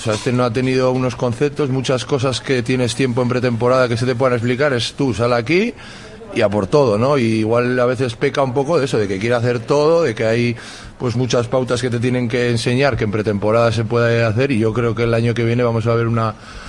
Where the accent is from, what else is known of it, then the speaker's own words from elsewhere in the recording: Bilbao, Basque Country, Spain; Yo soy de ahí, bueno, soy de Churdínaga, pero...